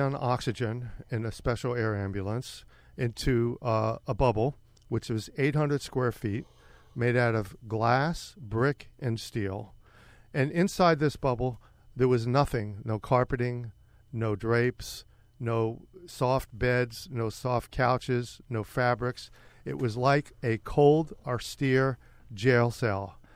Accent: Miami, Florida, United States; I'm a Florida boy. I grew up in Miami. I went to high school in Miami.

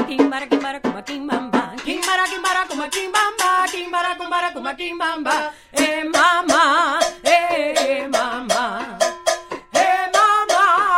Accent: Puerto Rico; born there; moved away; also born or lived in Memphis, United States; I was born in Puerto Rico, and then I moved to Memphis

